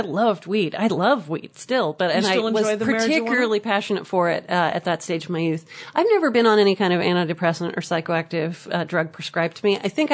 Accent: Napa, California, United States; I grew up in Napa, California.

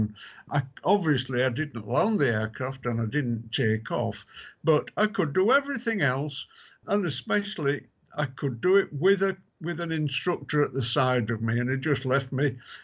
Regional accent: Bradford, Yorkshire and the Humber, United Kingdom; born or raised there

